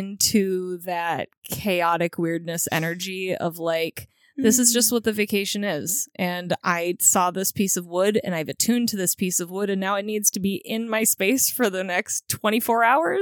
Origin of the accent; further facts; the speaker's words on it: California, United States; I was raised in California, grew up in California for a hot minute